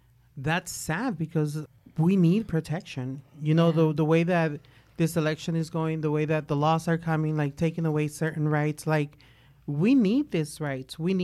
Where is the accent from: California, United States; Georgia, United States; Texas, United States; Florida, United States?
California, United States; I'm sorry, I'm from Cali. I'm still getting to know them.